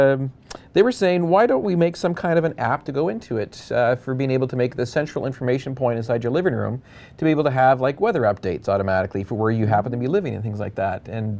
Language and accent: English; Canada; You know, and I'm the Canadian, eh?